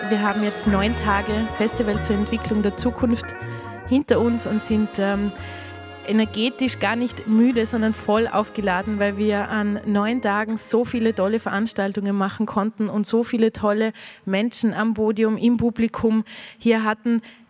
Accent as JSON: {"language": "German", "region": "Tyrol", "country": "Austria", "tie": "born or raised there", "said": "Gestern war der Gemeinderat aus meinem Heimatdorf in Tirol"}